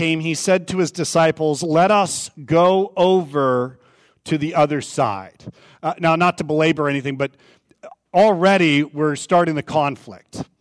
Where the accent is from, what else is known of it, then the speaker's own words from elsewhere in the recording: Vacaville, California, United States; I grew up in Vacaville, California. That's about 7.5 hours north of here. And Vacaville is this quaint little sleepy bedroom town, and it's surrounded by a lot of mountains.